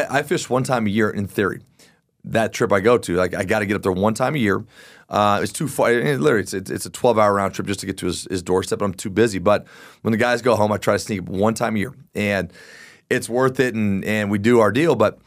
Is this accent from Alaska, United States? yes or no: no; Arvada, Colorado, United States; when we were kids and we grew up in Arvada